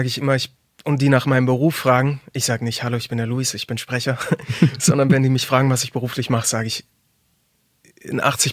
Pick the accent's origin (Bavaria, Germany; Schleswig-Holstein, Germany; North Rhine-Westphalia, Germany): Bavaria, Germany; Munich; Und ich bin groß geworden, geboren und groß geworden in München